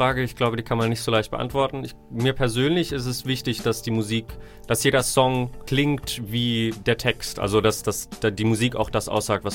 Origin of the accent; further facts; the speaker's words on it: Lörrach, Baden-Württemberg, Germany; now in Heidelberg, Germany; Also ich komme ursprünglich aus Lörrach und wohne jetzt seit 2 Jahren in Heidelberg